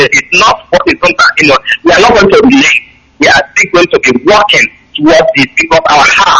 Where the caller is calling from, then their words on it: South Africa; I'm calling from South Africa.